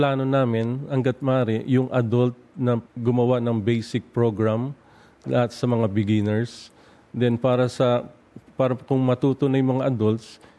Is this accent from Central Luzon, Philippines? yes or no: no; Pasig, Metro Manila, Philippines; now in Sydney, Australia; Bali, taga-Pasig ako.